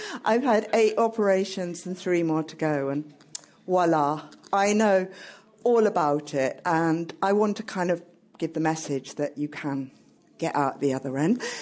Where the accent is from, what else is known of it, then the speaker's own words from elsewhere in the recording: Sidcup, London, United Kingdom; And I was brought up in Sidcup, so I'm a very polite person.